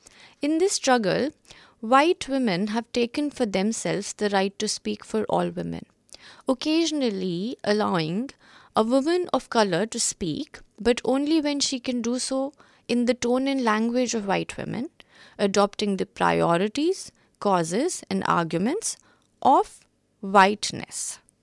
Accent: Pakistan; Growing up in Pakistan, I saw my mother, my grandmother, and my aunt survive terrible suffering of all sorts.

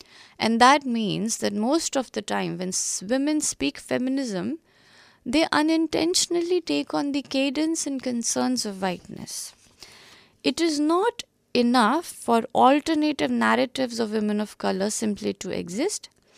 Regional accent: Pakistan; Growing up in Pakistan, I saw my mother, my grandmother, and my aunt survive terrible suffering of all sorts.

